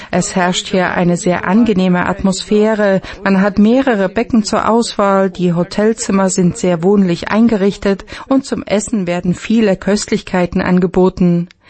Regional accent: Prague, Czechia; Wir sind aus Prag und haben hier Verwandte

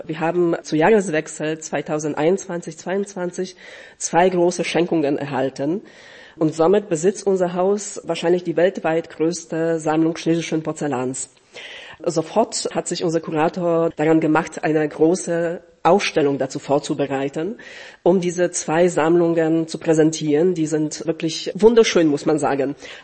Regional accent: Zielona Góra, Lubusz Voivodeship, Poland; ich stamme aus der Region, aus einer der nördlichsten Orte in Niederschlesien, aus Zielona Góra, Grünberg. Von daher bin ich mit der Region auch sozusagen persönlich privat verbunden.

